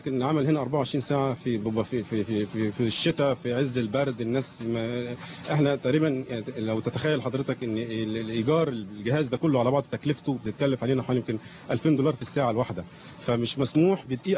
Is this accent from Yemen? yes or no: no; Egypt; احنا كلنا كمصريين عايزين البلد تستقر